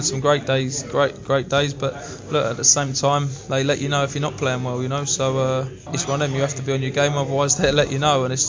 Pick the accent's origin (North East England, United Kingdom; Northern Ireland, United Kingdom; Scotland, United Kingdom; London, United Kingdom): London, United Kingdom; I grew up in Elephant and Castle.